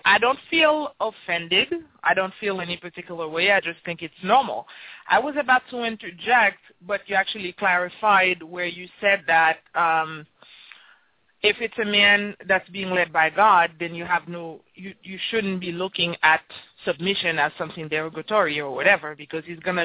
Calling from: New York, United States; I'm calling from New York.

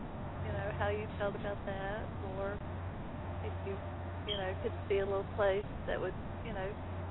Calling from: Texas, United States

